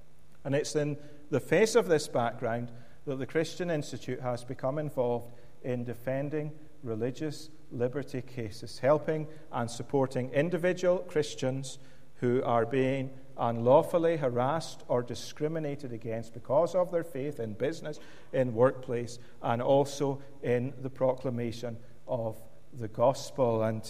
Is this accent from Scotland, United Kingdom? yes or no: yes; Scotland, United Kingdom; born there; I am a Scotsman by birth, as you have heard